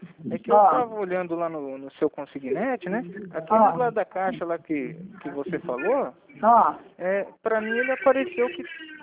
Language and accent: Portuguese; Arapongas, Paraná, Brazil; Eu sou de Arapongas, você conhece?